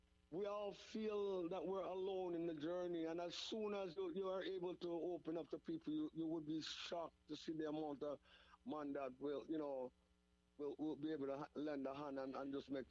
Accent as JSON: {"language": "English", "country": "Jamaica", "said": "So now, I come to, and I'm letting everybody know, as a Jamaican and as a black man, it's okay."}